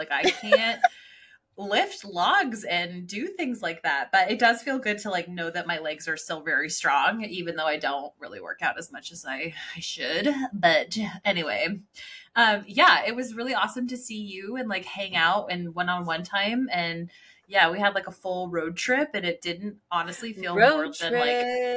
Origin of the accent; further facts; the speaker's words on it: United States; But because I'm American, I need to double that bitch.